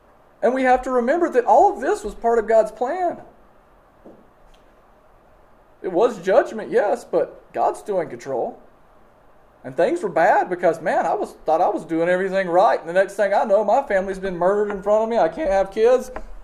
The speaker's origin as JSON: {"language": "English", "country": "United States", "said": "That's part of being an American, living here."}